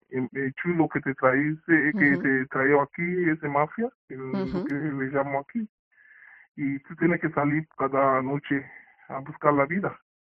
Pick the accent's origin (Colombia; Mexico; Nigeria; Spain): Nigeria; Spanish is a second language; moved away; yo soy de africana y de África, de Nigeria hasta aquí, llego de, bueno, hasta Marruecos